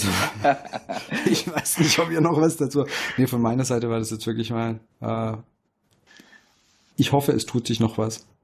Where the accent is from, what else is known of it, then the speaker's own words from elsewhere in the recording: Baden-Württemberg, Germany; Ich als Schwabe, verdammt, ich bin im Arsch.